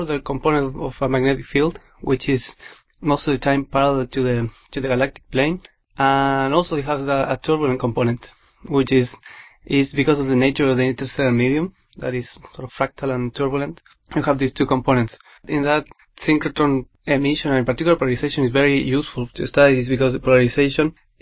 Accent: Chile; now in United Kingdom; I'm from Chile. I came here to do my PhD with Dr. Clive Dickinson. And now I just finished last December my PhD, and now I'm a postdoc here.

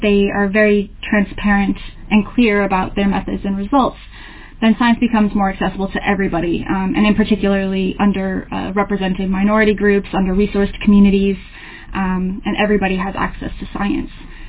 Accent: Hampton, New Hampshire, United States; So, I'm originally from Hampton, New Hampshire in the U.S.

